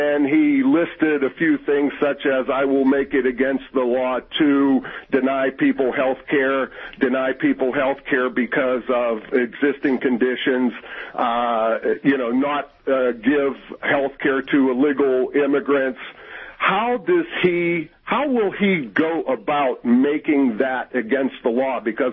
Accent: Pennsylvania, United States; I'm a hick from Western Pennsylvania, and I'm also a centrist.

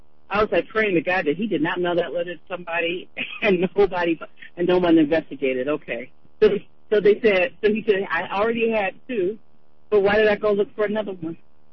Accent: California, United States; So, as a Californian, what can I do to aid in making this happen?

